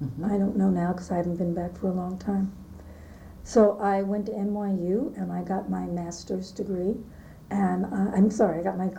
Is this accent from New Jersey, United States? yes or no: yes; Teaneck, New Jersey, United States; also born or lived in New York City, United States; I was born in 1944 in New York City. I'm one of those original New Yorkers. But in the early 1950s, we moved to New Jersey. So part of my education was in the New York City public school system. And part of it was in Teaneck, New Jersey